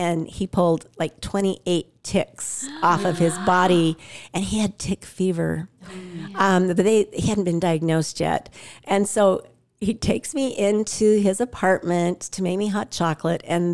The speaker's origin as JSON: {"language": "English", "region": "Idaho", "country": "United States", "said": "He was from California and I was from Idaho."}